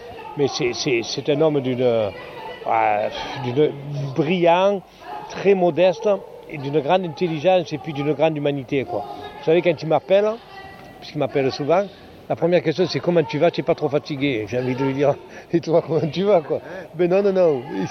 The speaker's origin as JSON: {"language": "French", "country": "France", "said": "nous, en tant que Français, de quoi on va se mêler?"}